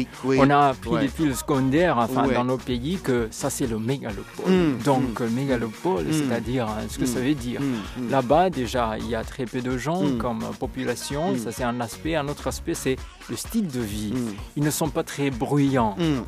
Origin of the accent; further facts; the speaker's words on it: Burundi; Et alors, au Burundi, je suis journaliste, je suis burundais